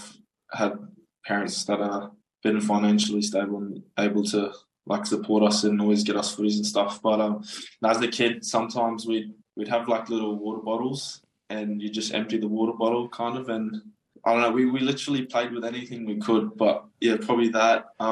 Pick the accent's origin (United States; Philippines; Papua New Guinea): Papua New Guinea; Busama, Morobe; also born or lived in Port Moresby; mainly in Morobe, in a village in Busama. But that's where my mum's originally from, and I grew up kind of around there, but I was born in Port Moresby.